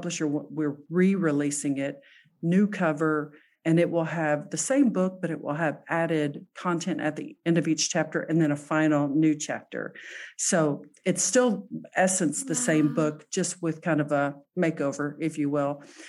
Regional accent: Texas, United States; I grew up in Texas.

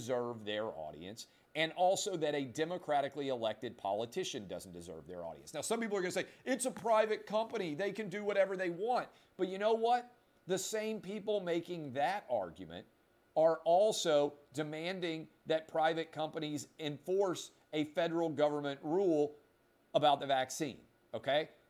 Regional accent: Nashville, Tennessee, United States; even though I grew up in Nashville, not a music guy.

